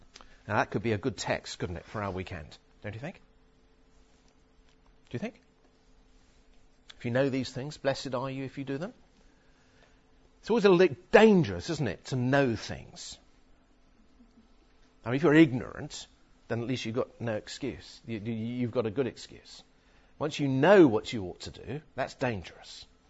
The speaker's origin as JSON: {"language": "English", "region": "England", "country": "United Kingdom", "said": "I know we're English, but let's try and make an effort, all right?"}